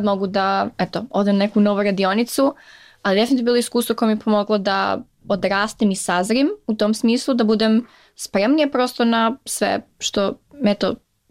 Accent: Niš, Nišava District, Serbia; now in United States; imam loš akcenat kad pričam engleski, imam akcenat kad pričam srpski, što sam iz Niš

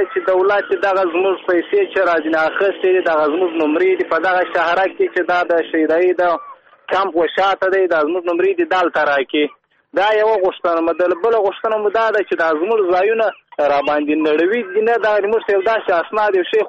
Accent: Muqur, Badghis, Afghanistan; زه خپل د بادغیس ولایت د مقر د ولسوالۍ یم.

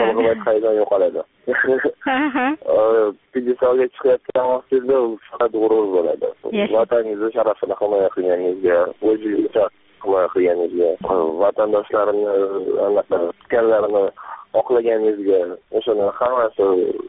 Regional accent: Khanabad, Andijan Region, Uzbekistan; Andijon viloyati Xonobod shahridan.

